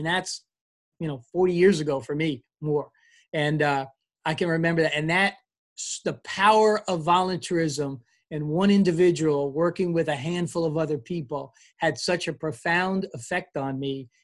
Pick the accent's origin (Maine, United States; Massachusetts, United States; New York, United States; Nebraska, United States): New York, United States; Hicksville; So I grew up as a New Yorker. I grew up in Long Island, a place called Hicksville, New York, on Long Island.